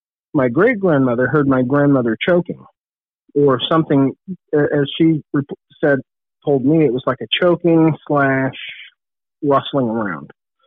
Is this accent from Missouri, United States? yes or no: no; California, United States; So I grew up in California